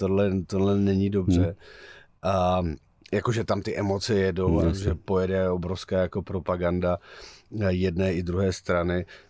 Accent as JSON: {"language": "Czech", "region": "North Moravia", "country": "Czechia", "said": "jiní jsme my ze Severní Moravy"}